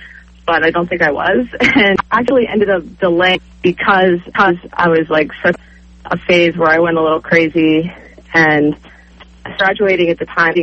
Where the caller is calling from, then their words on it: Baltimore, Maryland, United States; from Baltimore.